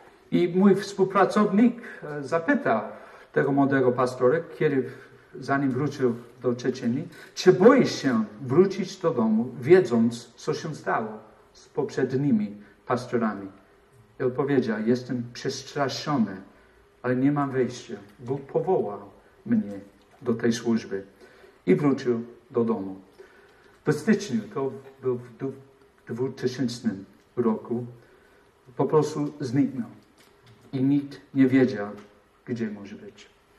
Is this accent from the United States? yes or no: yes; United States; Polish is a second language; jestem Amerykaninem, to jest dlaczego mam taki dziwny akcent. I byłem pastorem w Teksasie